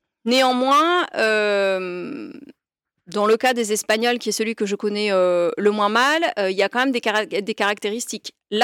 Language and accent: French; Auvergne-Rhône-Alpes, France; La Roquebrune, c'est dans le Cantal et moi je viens du Cantal.